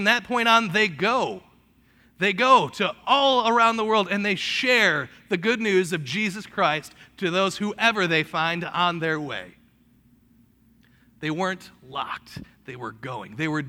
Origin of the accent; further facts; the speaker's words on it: Detroit, Michigan, United States; I'm from Detroit, too.